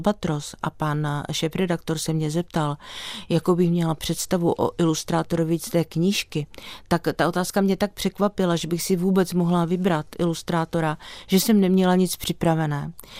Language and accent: Czech; Valašské Meziříčí, Zlín Region, Czechia; Já jsem z Valašského Meziříčí